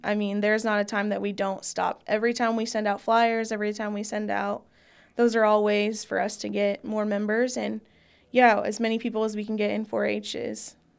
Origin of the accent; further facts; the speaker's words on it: United States; I was from Marion County. I showed in Marion County.